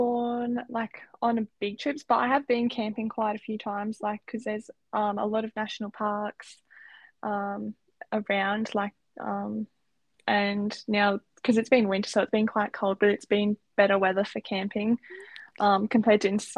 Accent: Queensland, Australia; because I'm like from Queensland, we're used to the humidity

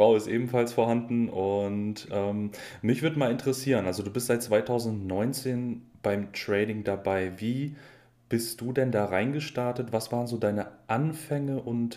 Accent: Northern Germany, Germany; Ich komme nicht nur aus Norddeutschland, sondern wohne auch da.

